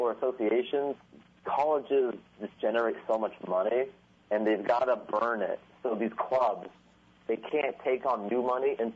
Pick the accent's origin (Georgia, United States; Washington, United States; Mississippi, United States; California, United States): Washington, United States; Seattle; I've done it in Seattle, because that's my hometown.